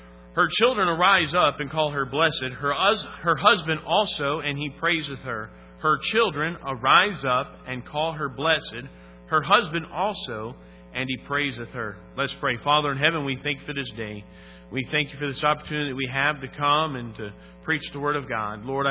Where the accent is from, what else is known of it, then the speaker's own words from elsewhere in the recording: Michigan, United States; but we're both from Michigan. Amen? Isn't that great? Nothing better than maize and blue. Nothing better than the maize and blue. I am still proud to be from Michigan